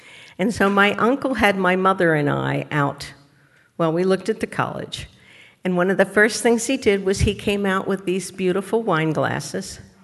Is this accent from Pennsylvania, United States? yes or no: yes; Philadelphia, Pennsylvania, United States; moved away as an adult; now in Chicago, United States; And having born and raised in Philadelphia, and when Chicago called and said they'd like to have me come there, I was ready to go.